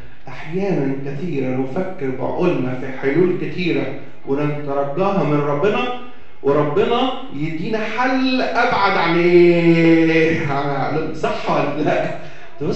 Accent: Asyut, Asyut Governorate, Egypt; كان في ملجا عندنا في مصر في اسيوط

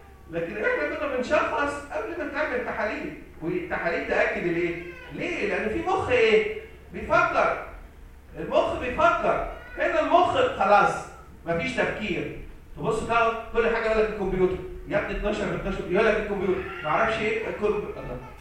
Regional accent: Egypt; احنا كدكاتره مصريين وانا اتعلمت في كليه الطب

